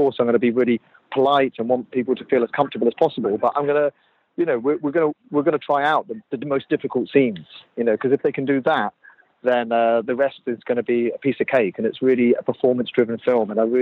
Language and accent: English; Jersey; But even when I was growing up in Jersey in the 80s, he was still a kind of specter that haunted the island.